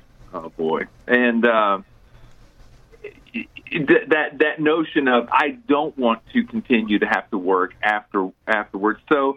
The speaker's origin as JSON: {"language": "English", "town": "Houston", "region": "Texas", "country": "United States", "tie": "born or raised there", "said": "I grew up in the Houston area, so I've been here over 50 years."}